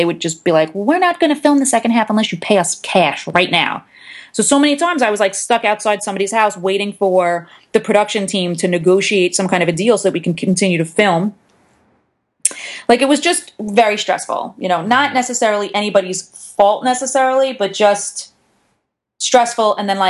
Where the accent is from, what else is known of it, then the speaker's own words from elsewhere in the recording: New York, United States; accent: New York; With my big personality and my New York accent, you know, on the Oprah Winfrey Channel.